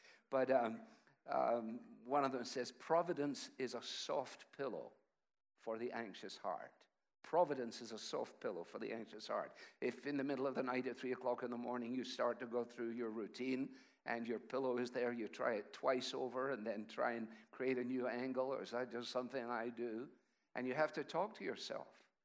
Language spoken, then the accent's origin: English; Scotland, United Kingdom; I get invited as a Scotsman